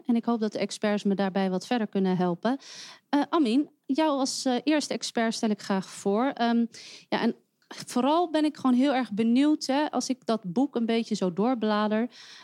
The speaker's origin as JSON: {"language": "Dutch", "town": "Amsterdam", "region": "North Holland", "country": "Netherlands", "said": "jij luisteraar bent een Amsterdammer, net als ik zelf."}